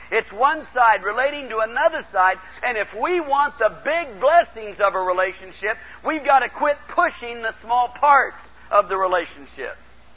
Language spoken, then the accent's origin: English; Portland, Oregon, United States; I grew up out in Portland, Oregon.